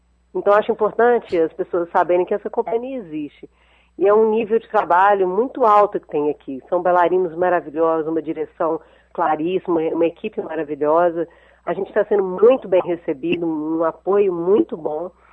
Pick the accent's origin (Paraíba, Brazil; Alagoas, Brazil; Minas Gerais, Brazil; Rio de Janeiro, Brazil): Minas Gerais, Brazil; Belo Horizonte; now in England; E eu sou daqui, nasci aqui em Belo Horizonte, sou mineira, mas tem 20 anos que moro na Inglaterra.